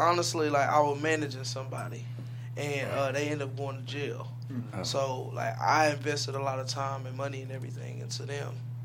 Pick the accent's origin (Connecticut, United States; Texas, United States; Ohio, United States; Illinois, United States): Texas, United States; Houston; I'm from the Southwest side of Houston, Texas.